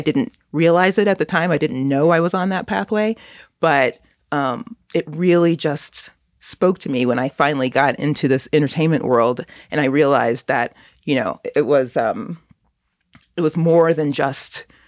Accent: United States; So I'm African American, and in my culture and growing up, you know, my mom was like, doctor or lawyer

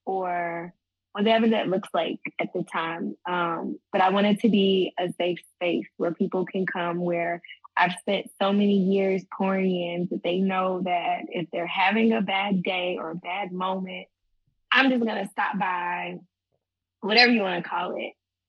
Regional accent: Charlotte, North Carolina, United States; I grew up in Charlotte, North Carolina.

